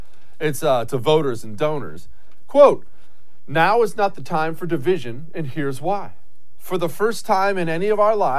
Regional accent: Montana, United States; I grew up in Montana. There were only like 800,000 people. It's the fourth biggest state in the country.

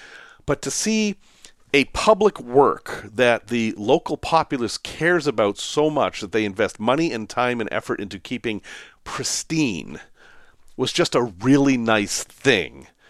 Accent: Salem, Massachusetts, United States; Now, I grew up in Boston, or I grew up in Salem, but near enough to Boston.

